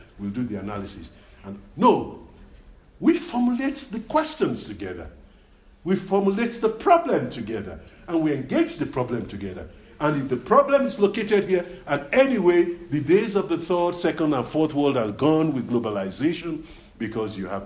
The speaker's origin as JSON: {"language": "English", "country": "Nigeria", "said": "South Africa, we contribute, at least as a Nigerian, I was taxed during the apartheid struggles."}